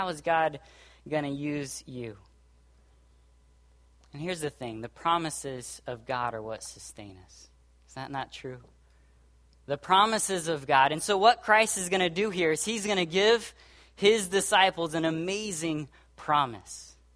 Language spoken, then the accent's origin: English; Brazil; moved away as an adult; now in United States; This summer will be 10 years since I came from Brazil and stepped foot in the U.S. To go to college at the Master's College for 4 years and then go to the Master's Seminary for another 4 years.